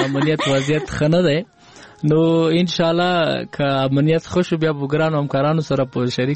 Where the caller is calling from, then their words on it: Paktia, Afghanistan; زه خودی فکتیا او زازیاریو ولسوالۍ ما چې دی اوس په مغه ولسوالۍ نه زنګ وهلې